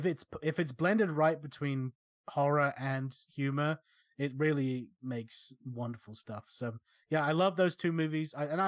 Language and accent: English; England, United Kingdom; because, well, I'm English.